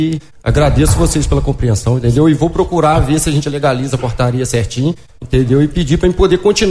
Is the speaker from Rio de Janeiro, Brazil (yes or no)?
no; Guarará, Minas Gerais, Brazil; Eu fui criado no Guarará, todo mundo aí, os mais velhos deve saber disso, entendeu?